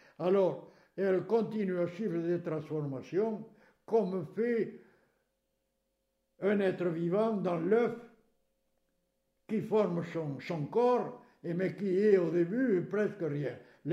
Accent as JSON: {"language": "French", "town": "Carennac", "region": "Occitanie", "country": "France", "said": "c'était la grande activité à Carennac, puisque je suis de Carennac."}